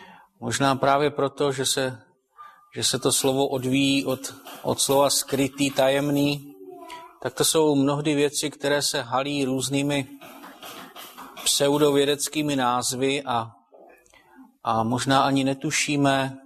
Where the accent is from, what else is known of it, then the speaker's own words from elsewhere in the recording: Chrudim, Pardubice Region, Czechia; A pocházím z Chrudimi, to je, co by odtud dvakrát kamenem dohodil.